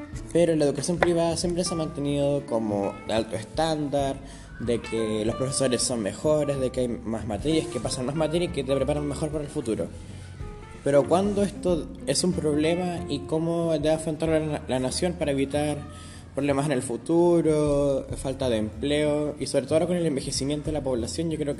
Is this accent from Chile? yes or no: yes; Chile; temas de polémica o que causen más interés general en mi país, que es Chile.